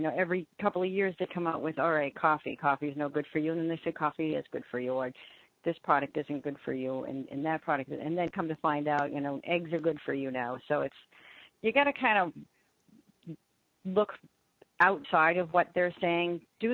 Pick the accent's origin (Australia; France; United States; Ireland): Ireland; I'm Irish myself.